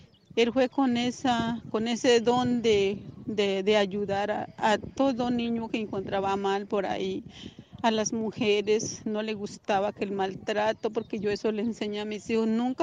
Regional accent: López Adentro, Cauca, Colombia; yo soy la mamá de Nelson, no le digo mi nombre, yo soy del resguardo López Adentro.

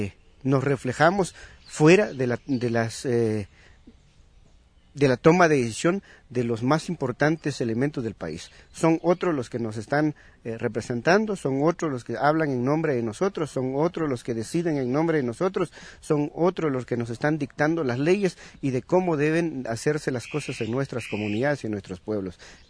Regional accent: Guatemala; nos han dicho que somos guatemaltecos todos, en realidad la gran cantidad de la población que convivimos en este país, pertenecemos a una cultura, conservamos nuestros idiomas

